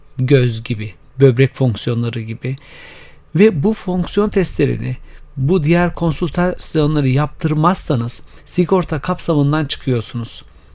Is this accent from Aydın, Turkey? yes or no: yes; Aydın, Turkey; born there; now in Ankara, Turkey; 1974 Aydın doğumluyum.